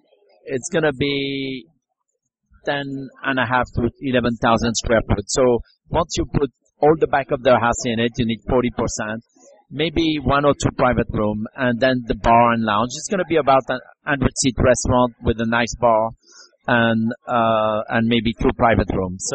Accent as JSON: {"language": "English", "town": "Lyon", "region": "Auvergne-Rhône-Alpes", "country": "France", "second_language": "English", "said": "I am from Lyon. I'm from the town of Paul Bocuse"}